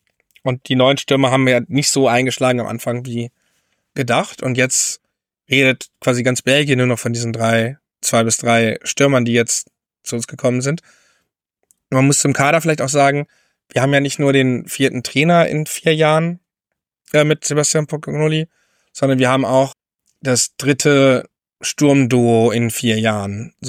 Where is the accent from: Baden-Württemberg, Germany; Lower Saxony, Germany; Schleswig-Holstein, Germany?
Lower Saxony, Germany; Hanover; Ich komme ja, wie gesagt, aus Hannover.